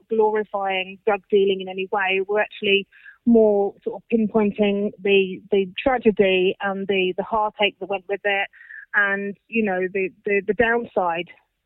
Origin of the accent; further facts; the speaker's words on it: Cambridge, East of England, United Kingdom; born there; Myself, I was born in Cambridge